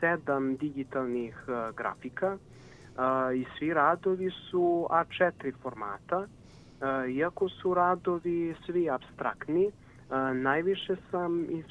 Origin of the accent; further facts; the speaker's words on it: Kragujevac, Šumadija, Serbia; born there; rođen sam u Kragujevcu, imam 22 godine